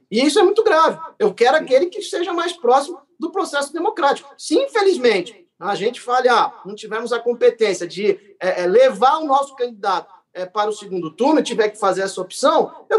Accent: Brazil; Eu tenho que ir para a urna e tenho que votar. Eu sou brasileiro.

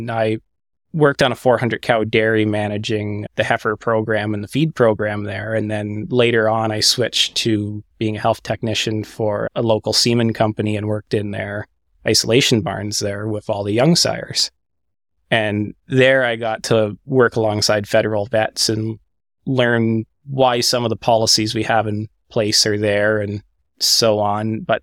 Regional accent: Quebec, Canada; So I ended up moving to Eastern Ontario, which is where the linebacks came from, which is where Robert Lynch lived. It was about a 3-hour drive east from where I grew up in Quebec.

